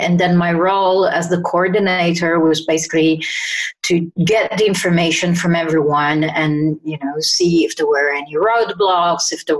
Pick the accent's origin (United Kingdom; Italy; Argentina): Italy; Turin, Piedmont; English is a second language; we organized Work in Torino, which was the first, which is my hometown